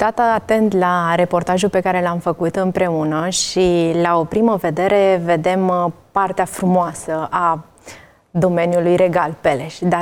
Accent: Romania; de bucurie, de mândrie că suntem români

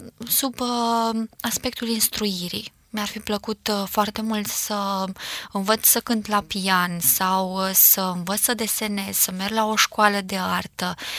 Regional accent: Bacău County, Romania; born there; M-am născut nu departe de Bacău, la vreo 60 de kilometri, într-o familie care se declară creștină în sensul în care toată lumea din România se declară creștin ortodox.

